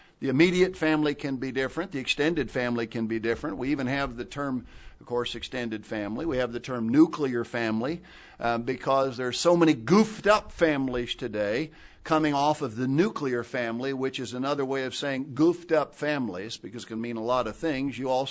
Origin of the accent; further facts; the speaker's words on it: Lima, Ohio, United States; oh yes, I'm also from Lima, Ohio, as might be the case with me